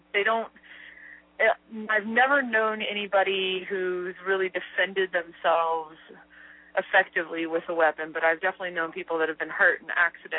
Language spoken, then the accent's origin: English; Texas, United States; And part of the reason I am is that I grew up in Texas. I've been around guns my whole life.